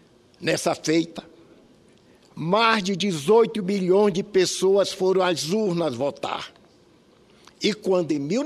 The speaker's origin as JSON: {"language": "Portuguese", "town": "Bacabal", "region": "Maranhão", "country": "Brazil", "tie": "born or raised there", "said": "Em minha cidade natal, a minha querida Bacabal, que eu já fui prefeito"}